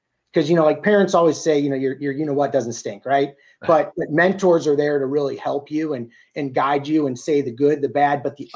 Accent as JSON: {"language": "English", "town": "Clayton", "region": "Missouri", "country": "United States", "said": "St. Louis, so in West County, so Clayton is where I'm from."}